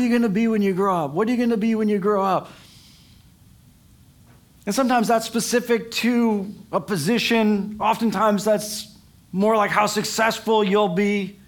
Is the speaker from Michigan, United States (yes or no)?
yes; Michigan, United States; Where I grew up in Michigan, it was all farm country.